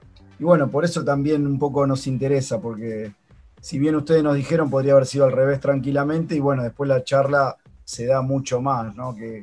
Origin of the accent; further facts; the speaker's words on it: Buenos Aires, Argentina; Nos cuesta a nosotros mismos, siendo porteños